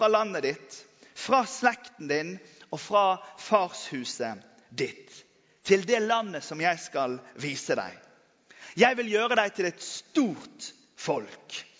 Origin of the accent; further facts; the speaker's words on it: Western Norway, Norway; Og som vestlending så vet jeg at en ur, det er liksom, det er sykt langt ute.